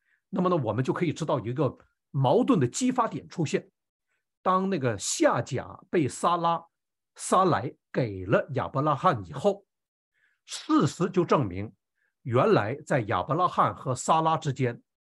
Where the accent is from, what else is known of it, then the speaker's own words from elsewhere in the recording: China; 我们中国人形容小孩子一生下来就乐得嘎嘎的